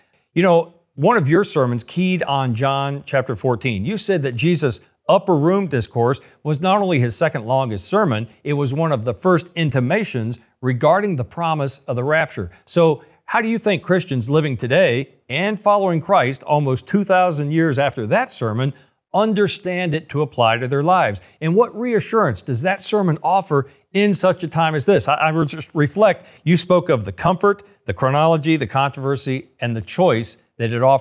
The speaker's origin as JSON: {"language": "English", "region": "Kentucky", "country": "United States", "tie": "born or raised there", "said": "In my home state of Kentucky recently, our governor was on a national television program, The View"}